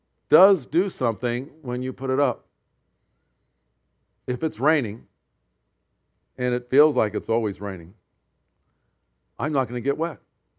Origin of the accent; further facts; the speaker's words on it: Pacific Northwest, United States; because we're from the Northwest. You know when someone's from California because they carry an umbrella. You know when you're from the Northwest, we don't need umbrellas.